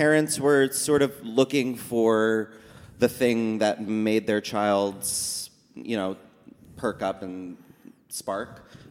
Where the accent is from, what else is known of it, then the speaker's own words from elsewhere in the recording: West Orange, New Jersey, United States; West Orange, New Jersey.